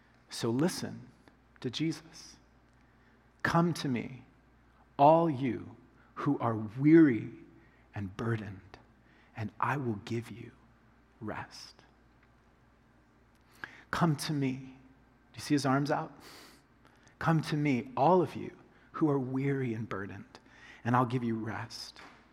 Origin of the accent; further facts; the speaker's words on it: Oklahoma, United States; So growing up in the South, where we had lots of hot days, like kind of the, you know, last week type of weather. And so in Oklahoma, like I remember driving down the road